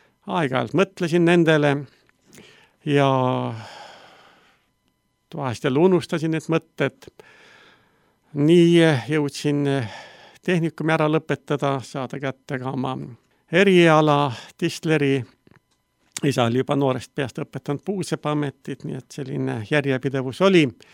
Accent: Southern Estonia, Estonia; Olen sündinud Lõuna-Eestis metsade rüppes. Nii palju võiks öelda, et lähima külani oli paar kilomeetrit, seal oli küll 1-2 maja

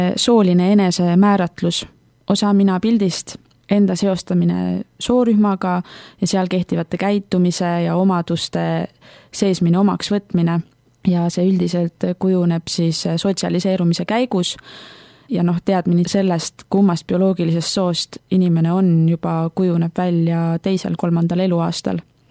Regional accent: Viljandi, Viljandi County, Estonia; now in Tartu, Estonia; me just kolisime Tallinnast Tartusse. Muidu ma olen viljandlane

